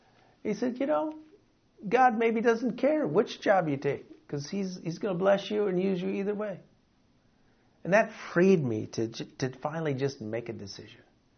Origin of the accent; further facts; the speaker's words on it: Grand Rapids, Michigan, United States; also born or lived in Chicago, United States; I was living in Chicago, and then I had an opportunity to go to my hometown in Grand Rapids, Michigan.